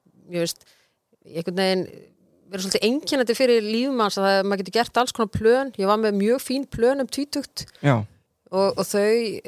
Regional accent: Aðaldalur, Northeastern Region, Iceland; also born or lived in Akureyri; now in Reykjavík, Iceland; Ég er alveg upp í Aðaldal í Suðurþingarsýslu, Laxárvirkjun í Aðaldal

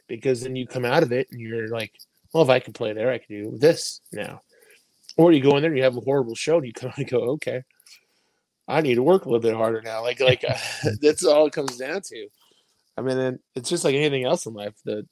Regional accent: Illinois, United States; also born or lived in Arizona; You know, there's been in Arizona for 25 years. I'm originally from Illinois.

